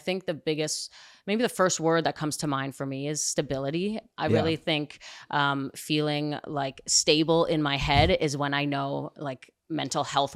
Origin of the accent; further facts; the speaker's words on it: Montreal, Quebec, Canada; we're traveling not only like to the US for tournaments, I'm from Montreal, but around the world.